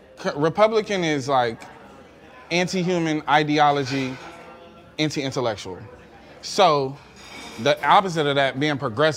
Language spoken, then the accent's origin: English; Atlanta, Georgia, United States; I'm from Atlanta, so it's like